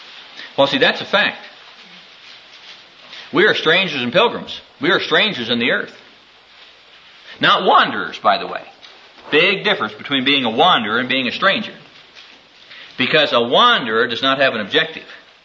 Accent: Neola, Iowa, United States; You know, I'm from Neola, Iowa. Neola, Iowa is a little town of about 800, 900 people out here in, you know, the boondocks in Iowa.

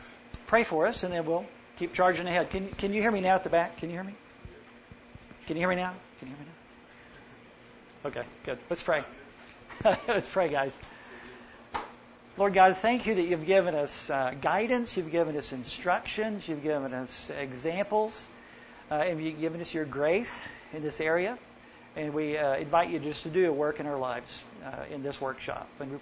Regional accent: Oklahoma City, Oklahoma, United States; I grew up in Oklahoma City, and one of the places we'd go as kids was the zoo.

